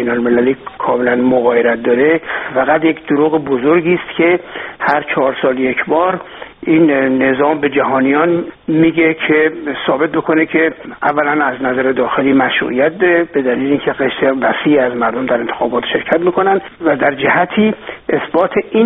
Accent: Iran

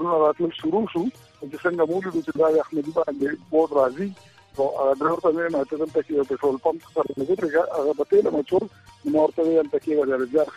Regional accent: Khadarsil, Khyber Pakhtunkhwa, Pakistan; زمونږ کلی د کوهاټ لاچی سره نږدې خدرسیل نوم یو کلی وو

